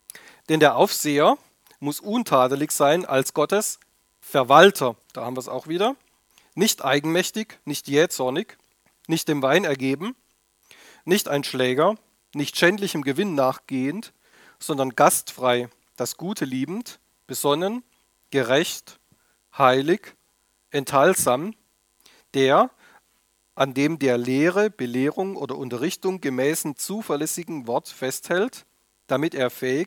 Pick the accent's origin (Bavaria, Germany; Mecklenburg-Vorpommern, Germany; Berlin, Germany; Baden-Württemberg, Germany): Baden-Württemberg, Germany; Früher hat man im Schwabenland, wo ich herkomme, hat man eher gesagt, der Prokurist.